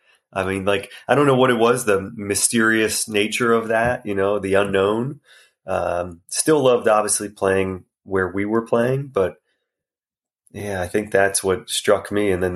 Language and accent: English; Delaware, United States; And these were just public golf courses growing up in Delaware, just south.